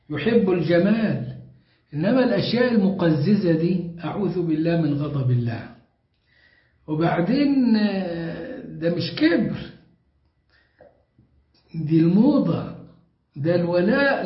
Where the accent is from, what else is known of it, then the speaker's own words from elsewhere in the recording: Egypt; قليل منهم اللي يفكر أن أنا مصري.